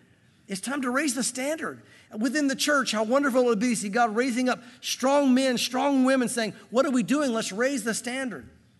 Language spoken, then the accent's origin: English; the South, United States; And growing up in the South, what I learned was, is there's a lot of churches every week telling you how to be saved